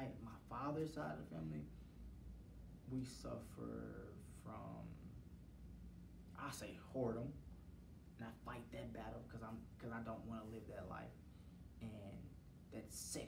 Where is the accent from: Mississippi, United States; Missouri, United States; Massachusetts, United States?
Missouri, United States; St. Louis; It was in Chicago. I'm from St. Louis, but it was in Chicago.